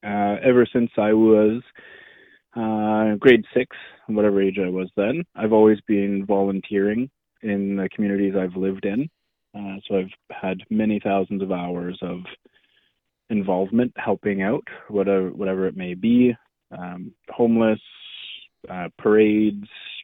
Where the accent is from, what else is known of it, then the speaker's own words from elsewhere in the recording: Goderich, Ontario, Canada; I was born and raised in Goderich, so I'm a local person.